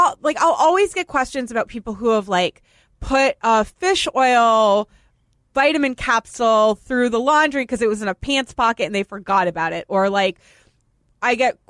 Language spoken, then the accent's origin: English; Boston, Massachusetts, United States; because Caroline grew up in Connecticut, I grew up in Boston. We don't have Publix